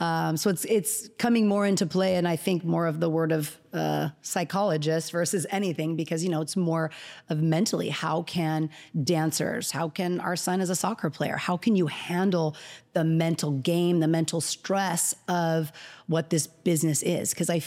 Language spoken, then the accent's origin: English; California, United States; being that I grew up in Orange County and the business was 45 minutes away.